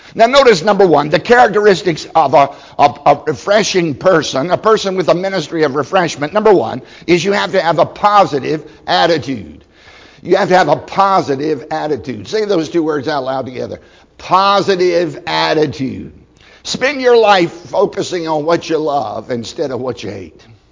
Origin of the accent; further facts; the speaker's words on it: Virginia, United States; I grew up in Southside, Virginia. My parents grew enough Irish potatoes to feed the entire county.